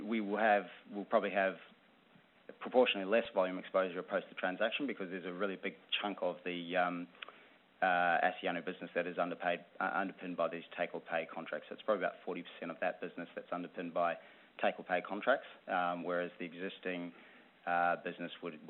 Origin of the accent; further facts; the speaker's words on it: Australia; I'm Australian, so I'm not as familiar with those railroads.